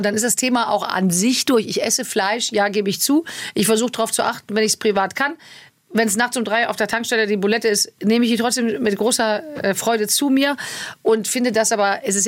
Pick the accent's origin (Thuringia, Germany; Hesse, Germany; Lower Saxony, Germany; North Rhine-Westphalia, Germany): North Rhine-Westphalia, Germany; Ich komme aus dem Rheinland, wir duzen uns alle.